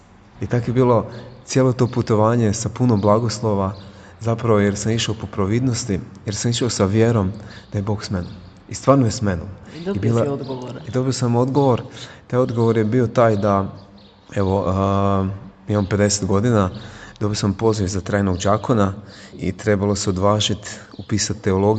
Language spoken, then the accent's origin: Croatian; Croatia; Naravno, trebaš završiti teološki fakultet kod nas u Hrvatskoj, koji traje 5 godina